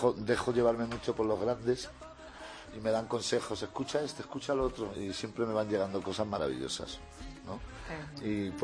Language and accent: Spanish; Spain; now in Punta Cana, Dominican Republic; Yo como español estoy allí en Dominicana